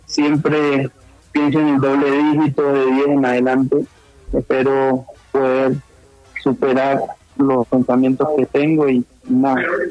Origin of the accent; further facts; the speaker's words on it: Colombia; also born or lived in United States; Creo que soy colombiano y estando en Estados Unidos pude ver mucho la liga